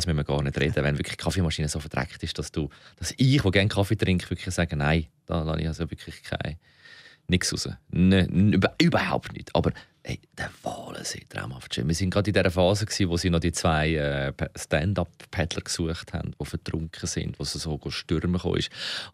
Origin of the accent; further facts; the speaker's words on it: Switzerland; Kann, als Schweizer kann man sich das auch noch leisten.